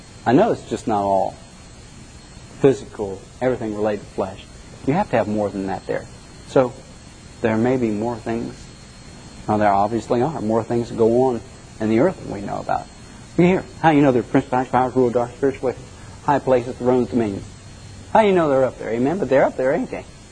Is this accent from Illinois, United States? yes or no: no; Ohio, United States; Oh man, hey, I'm from Ohio.